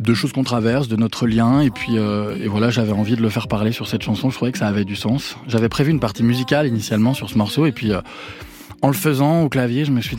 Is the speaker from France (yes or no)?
yes; France; j'aime autant la France que l'Italie. Moi, je suis français, mais je suis le seul français de ma famille. J'ai un peu coutume de dire que je suis le bâtard. Mais j'adore les deux pays. Je me sens tout aussi italien que français.